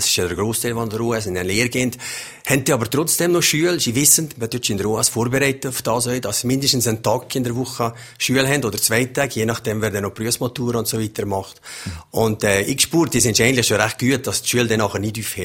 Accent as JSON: {"language": "German", "town": "Visp", "region": "Valais", "country": "Switzerland", "tie": "born or raised there", "said": "ich bin also zu Fisch geboren, habe alle meine Schüler hier gemacht und eine flotte Kindheit hier in dem Fisper erlebt."}